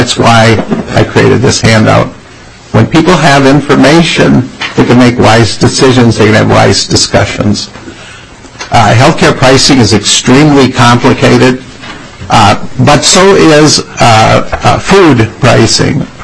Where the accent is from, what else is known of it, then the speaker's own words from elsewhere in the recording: St. Paul, Minnesota, United States; I'm from St. Paul, Minnesota, House District 67A.